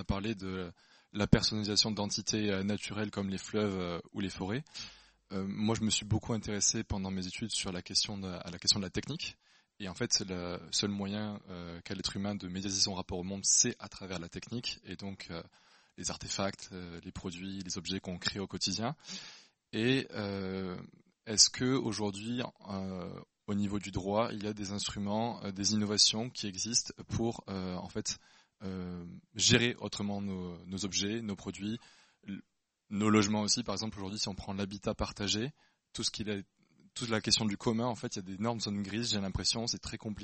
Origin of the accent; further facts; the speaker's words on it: Nouvelle-Aquitaine, France; moi je suis du Lot-et-Garonne, donc ce fleuve-là a une importance forte pour moi